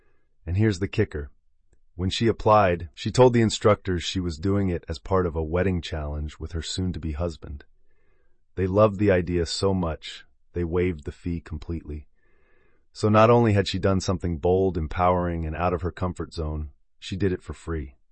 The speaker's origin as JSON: {"language": "English", "town": "Swanley", "region": "South East England", "country": "United Kingdom", "tie": "born or raised there", "said": "Growing up in Swanley, we were always out and about, playing football, riding bikes, climbing trees in Farningham Woods."}